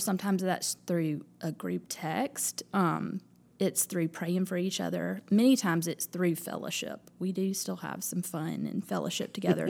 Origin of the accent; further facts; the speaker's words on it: Mobile, Alabama, United States; also born or lived in Birmingham, Alabama; I grew up in Mobile.